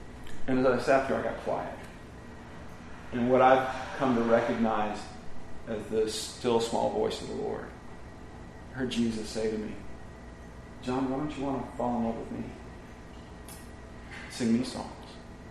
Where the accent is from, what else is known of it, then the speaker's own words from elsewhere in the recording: Atlanta, Georgia, United States; I grew up in Atlanta, Georgia. We moved back to Atlanta the same year that Braves moved to Atlanta from Milwaukee in the mid-60s. I was just a little kid, but man, so I love the Braves.